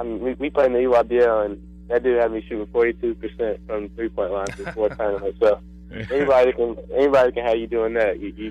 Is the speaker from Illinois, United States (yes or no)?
yes; Chicago, Illinois, United States; I'm from Chicago, Illinois.